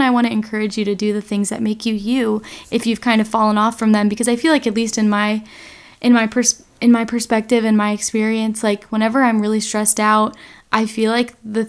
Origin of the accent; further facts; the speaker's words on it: North Carolina, United States; now in California, United States; But I'm from North Carolina, graduated in May from a school in Virginia, and now I am living in California and figuring it out.